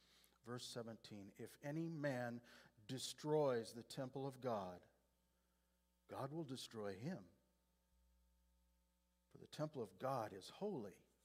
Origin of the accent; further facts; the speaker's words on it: Marshalltown, Iowa, United States; when I was a little boy growing up in Marshalltown in the 50s, the official name of our church was Baptist Temple.